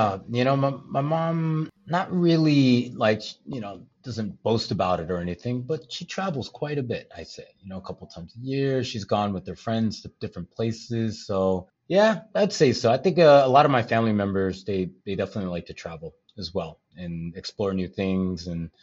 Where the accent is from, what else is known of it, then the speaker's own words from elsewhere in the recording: Chicago, Illinois, United States; I grew up in Chicago, just north of it in a small town. Pretty much grew up there my whole life.